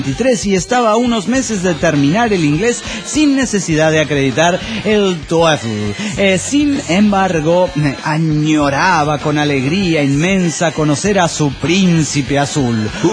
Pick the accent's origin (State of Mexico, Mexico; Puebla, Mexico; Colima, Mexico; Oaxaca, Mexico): State of Mexico, Mexico; Ecatepec; de Ecatepunk, México.